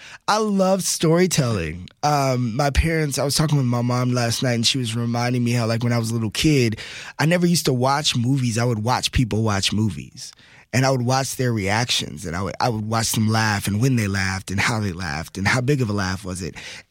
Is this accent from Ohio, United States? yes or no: no; Texas, United States; growing up in Texas, which is, you know, football country.